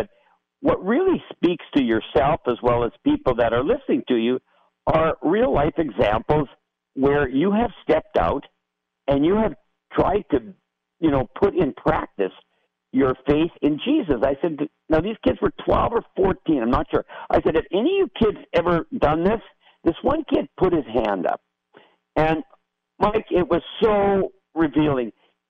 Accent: Moose Jaw, Saskatchewan, Canada; born there; I was up in Moose Jaw near my hometown. I was born in Moose Jaw.

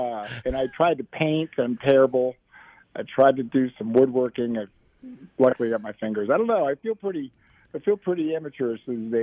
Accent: South Dakota, United States; But I'm from the Black Hills, South Dakota.

